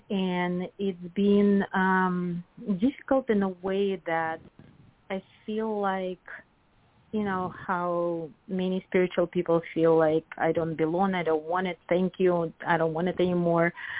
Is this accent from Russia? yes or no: yes; Russia; English is a second language; now in Boston, United States